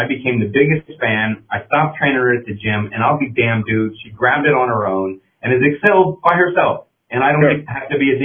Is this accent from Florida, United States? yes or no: yes; Orlando, Florida, United States; also born or lived in Marco Island; I'm from Orlando. I moved home and he moved back.